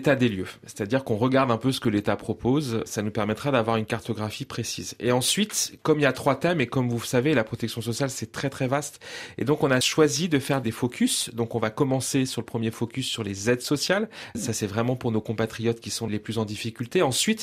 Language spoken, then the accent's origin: French; France; now in Cambodia; nous, en tant que Français de l'étranger, vous savez, on est les porte-drapeaux de notre beau pays partout dans le monde.